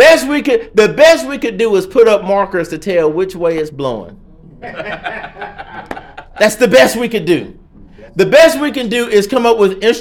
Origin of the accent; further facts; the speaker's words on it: Augusta, Georgia, United States; You know, my hometown is actually Augusta, Georgia.